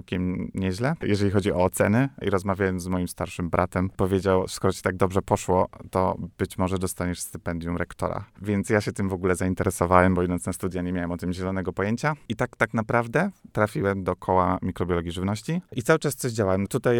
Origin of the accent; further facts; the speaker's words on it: West Pomeranian Voivodeship, Poland; a jestem z okolic Kołobrzegu